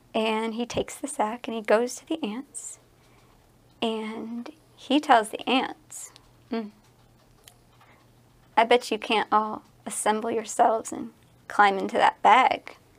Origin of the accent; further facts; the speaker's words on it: Michigan, United States; So I'm from Michigan, and there are a lot of Cree there